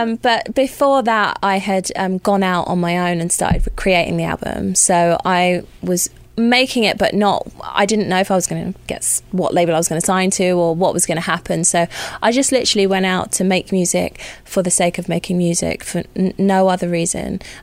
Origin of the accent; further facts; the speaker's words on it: London, United Kingdom; growing up in London, in the city, I would be in London in the week, and then on the weekends, my mom's from Wales, so we go to the countryside